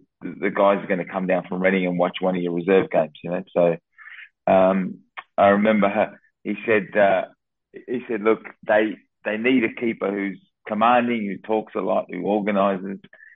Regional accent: Australia; being Australian

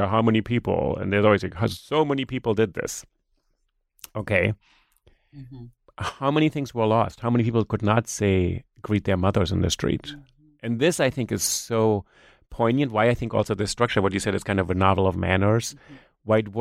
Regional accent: New York, United States; if I say, you know, I'm a New Yorker, people look at me and say, well, yeah, but where are you really from? So it's kind of interesting because I have an accent.

